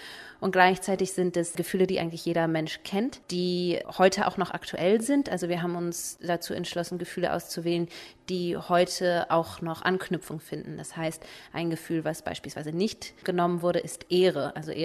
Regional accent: Berlin, Germany; ich komme aus Berlin in Deutschland und bin eigentlich noch Studentin

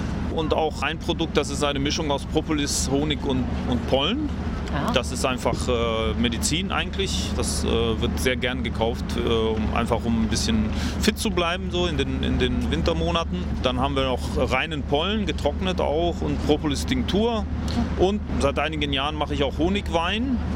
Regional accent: Transylvania, Romania; Natürlich, ich bin aus Siebenbürgen

